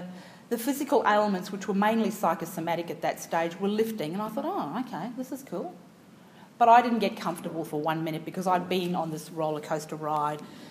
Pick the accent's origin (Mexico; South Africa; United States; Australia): South Africa; being South African, you don't do as you're told.